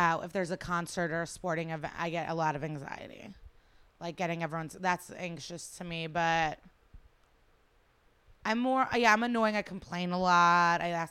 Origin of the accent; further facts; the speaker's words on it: United States; there's weird things I do that I think have to do with my upbringing, but I'm very American.